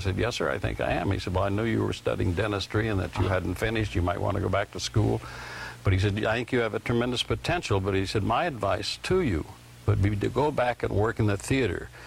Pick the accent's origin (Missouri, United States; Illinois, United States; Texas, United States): Missouri, United States; Liberty; I was born in Liberty, but moved there.